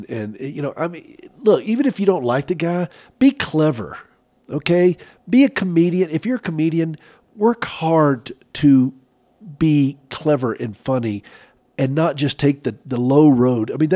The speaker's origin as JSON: {"language": "English", "region": "the South", "country": "United States", "tie": "born or raised there", "said": "I know I was raised in the South"}